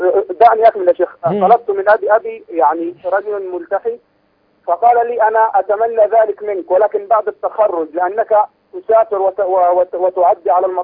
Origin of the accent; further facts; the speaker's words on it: Egypt; moved away; أنا طالب عندي 21 سنة، بدرس أنا مصري، بدرس خارج مصري